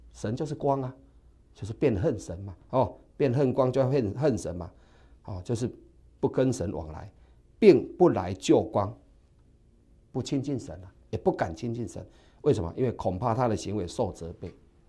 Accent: Taiwan; 这就是我们台湾人讲的脚尾都冷去了

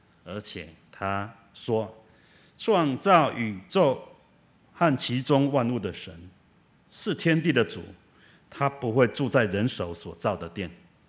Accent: Taiwan; born there; 为什么我们出生在台湾呢？

